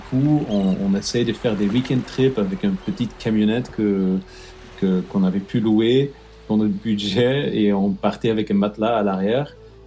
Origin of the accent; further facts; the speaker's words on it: Belgium; je suis de la Belgique où on est censé être bi ou trilingue. Mais bon, je ne l'étais pas trop.